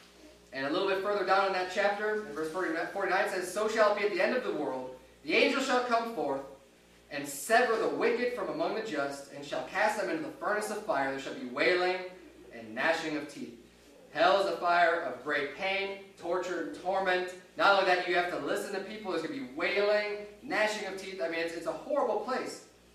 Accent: Chicago, Illinois, United States; Originally, I'm from Chicago. That's where I was born and raised.

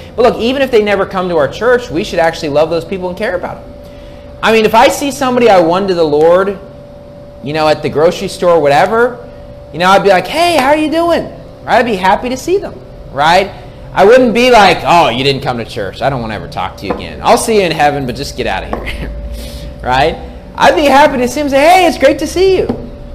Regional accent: West Virginia, United States; And look, I grew up in West Virginia, okay? My parents live in a nice house.

